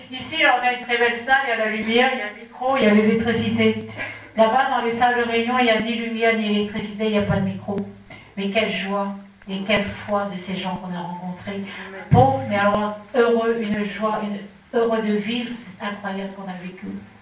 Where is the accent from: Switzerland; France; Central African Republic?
Central African Republic; J'ai revécu toute mon enfance en Centrafrique.